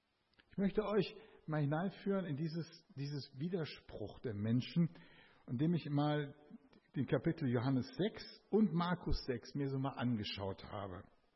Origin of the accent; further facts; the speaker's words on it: Hagen, North Rhine-Westphalia, Germany; das ist meine Frau Elke und wir kommen aus Hagen.